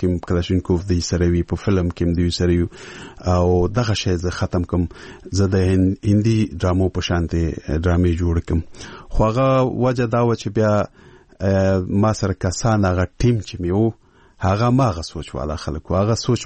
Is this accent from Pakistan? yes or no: yes; Peshawar, Khyber Pakhtunkhwa, Pakistan; زه ورکوټه په پېښور کې لوی شوی یم